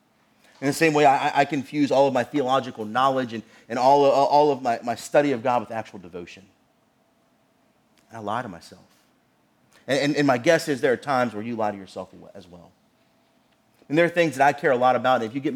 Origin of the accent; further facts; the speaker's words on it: Virginia, United States; I'm a Southerner. I'm a Virginian through and through.